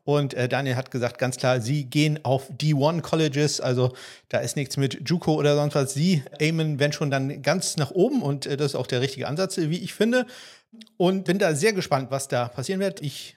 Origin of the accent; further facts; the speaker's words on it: Kiel, Schleswig-Holstein, Germany; Für mich als Kieler jetzt auch nicht minimal besser, etwas besser als Frankfurt